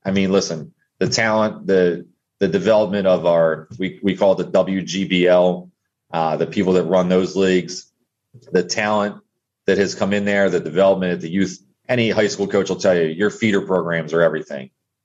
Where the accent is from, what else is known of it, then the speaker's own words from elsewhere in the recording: Wilmington, Delaware, United States; When I was a kid, my dad was, I grew up in Wilmington, Delaware, and my dad was athletic director for the CYO program at my school.